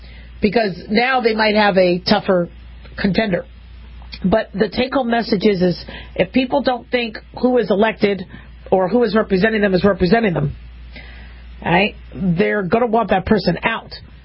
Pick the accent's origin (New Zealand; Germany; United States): United States; I told you, as an American, I love the fact that we are a representative democracy